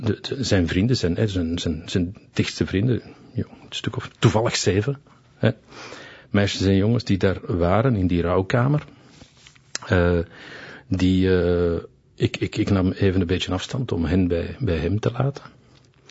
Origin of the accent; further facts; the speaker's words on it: Flanders, Belgium; man, ik ben een Vlaming, ik doe dat.